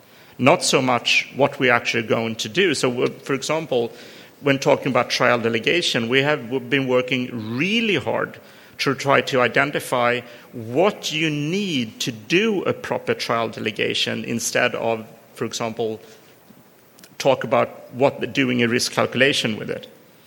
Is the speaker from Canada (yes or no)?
no; Sweden; English is a second language; because I'm from Sweden and I use those kind of straight language